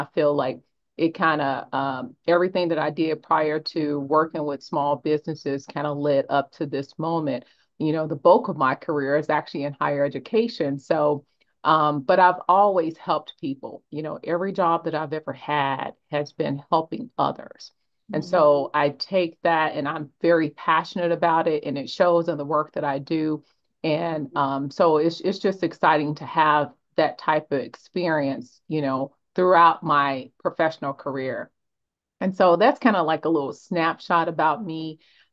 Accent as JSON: {"language": "English", "town": "Chicago", "region": "Illinois", "country": "United States", "lives_now": "Dallas, United States", "said": "Well, I'm actually originally from Chicago. So I'm a Chicago girl, true and true. I've been in Dallas probably for about 13 years now, though, but Chicago is still home base for me."}